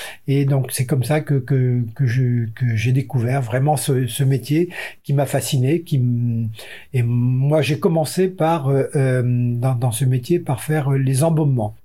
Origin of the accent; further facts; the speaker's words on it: Brittany, France; moved away as an adult; je suis arrivé de Bretagne en 77